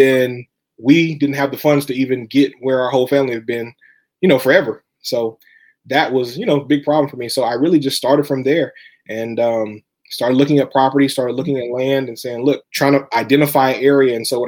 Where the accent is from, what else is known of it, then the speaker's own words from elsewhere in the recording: Little Rock, Arkansas, United States; I'm from Little Rock, Arkansas. I went to a small private HBCU in the heart of Little Rock, Arkansas Baptist College. And my mom, everybody on my mom's side is from Jamaica.